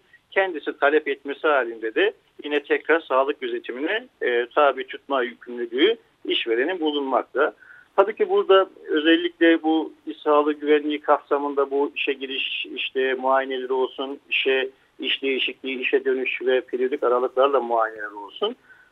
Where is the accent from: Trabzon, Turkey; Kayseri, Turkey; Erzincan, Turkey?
Trabzon, Turkey; born there; Ben 1977 Trabzon doğumluyum.